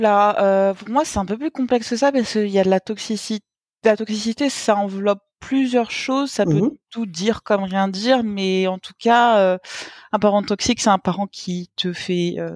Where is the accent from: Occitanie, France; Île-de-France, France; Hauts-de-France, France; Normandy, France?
Île-de-France, France; Paris; j'ai 28 ans, je suis parisienne, je suis d'origine un petit peu mélangée en fait, je suis issue de parents déjà métis entre eux, donc Afrique de l'Ouest, Afrique du Nord, Europe, voilà, donc j'ai grandi dans un milieu assez cosmopolitain